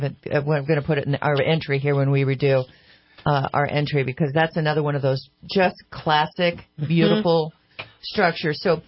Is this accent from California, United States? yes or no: yes; Sacramento, California, United States; I saw this happen in Sacramento. I grew up in Sacramento